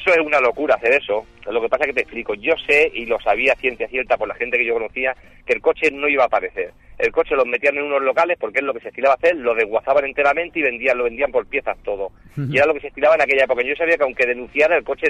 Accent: Catalonia, Spain; yo en el barrio que me crié fuera en la Catalana y la Mina

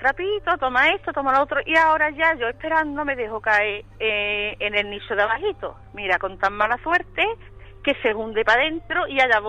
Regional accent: Chipiona, Andalusia, Spain; Que yo que hace publicidad de mi pueblo.

